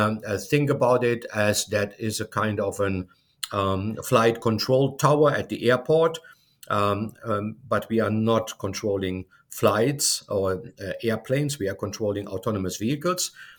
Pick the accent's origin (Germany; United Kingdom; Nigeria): Germany; English is a second language; moved away as an adult; now in United States; I'm originally from Germany and have worked for Siemens for more than 20 years.